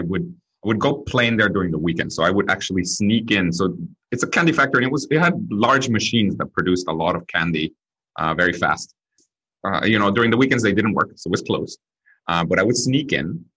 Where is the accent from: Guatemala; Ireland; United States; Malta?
Guatemala; My views on education are very related to the fact that I'm from Guatemala. I was born there. And it's a very poor country.